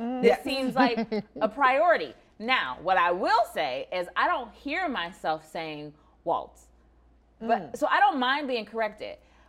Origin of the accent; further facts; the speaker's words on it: Midwest, United States; accent: Midwest; I'm from the Midwest, so I naturally said